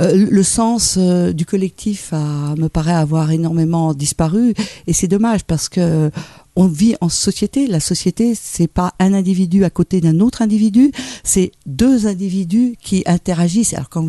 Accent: Vaucresson, Île-de-France, France; j'ai grandi à Vaucresson, qui est juste la première sortie sur l'autoroute de l'Ouest, à côté de Versailles. J'ai grandi dans un milieu bourgeois, il faut être clair, mon père était directeur de société.

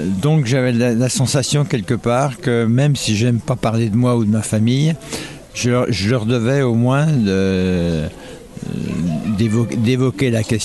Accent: Arnay-le-Duc, Bourgogne-Franche-Comté, France; je peux pas dire que je suis morvandiau parce que je suis natif d'Arnay-le-Duc en Côte d'Or, donc c'est mi-Aussois, mi-Morvan.

